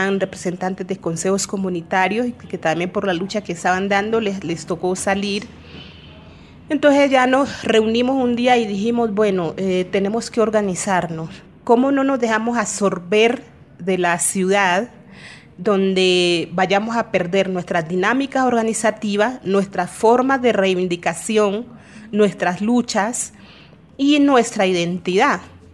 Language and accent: Spanish; Condoto, Chocó, Colombia; soy del departamento del Chocó, de la región del San Juan, el municipio de Condoto.